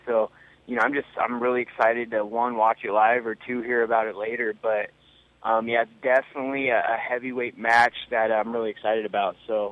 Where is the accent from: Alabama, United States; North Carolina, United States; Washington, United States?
Washington, United States; Okanogan; Okanagan, yeah, it's where I grew up. It's like 90 minutes north of Wenatchee, if you have any clue where that's at. It's kind of by the Canadian border. Just a little